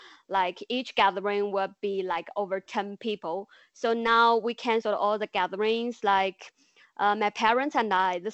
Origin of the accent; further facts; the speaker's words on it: Enshi, Hubei, China; When I first came back to Hubei, and Enshi, my hometown, I don't think people really take it that serious.